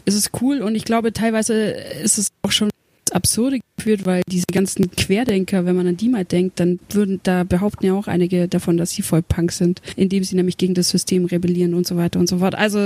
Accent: Bavaria, Germany; weil ich komme einfach aus dem Kaff aus Bayern und da gab's sowas überhaupt nicht halt, also nirgendwo

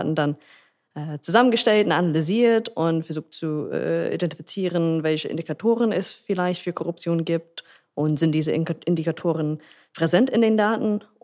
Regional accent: United States; German is a second language; moved away as an adult; now in Berlin, Germany; ich komme ursprünglich aus den USA. Ich bin seit 2013 in Deutschland, 2014 in Berlin.

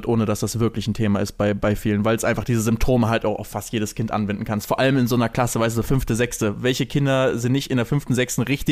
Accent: Lübeck, Schleswig-Holstein, Germany; Wenn ich immer zurück in meine Heimatstadt nach Lübeck gehe

